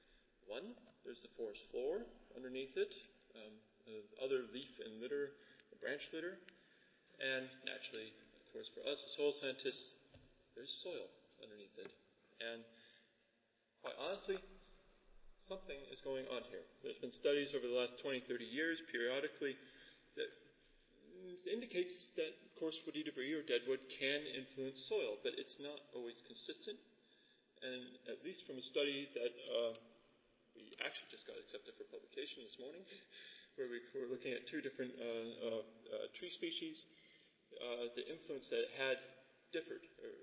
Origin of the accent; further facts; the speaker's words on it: California, United States; now in Freiburg, Germany; I work at the University of Freiburg in southwest Germany. You may not notice a German accent in my speech. That's because I'm born and raised in California